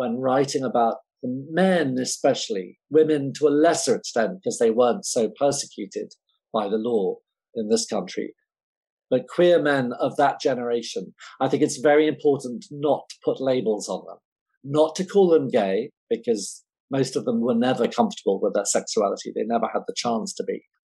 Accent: England, United Kingdom; I'm English

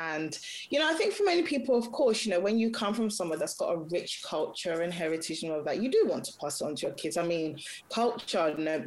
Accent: Nigeria; I'm Nigerian, I'm Yoruba

